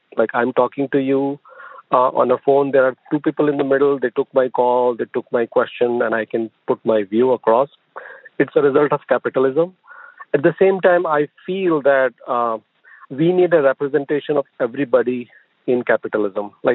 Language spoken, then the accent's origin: English; India; moved away as an adult; now in United States; I come from India. I came here like 20 years ago.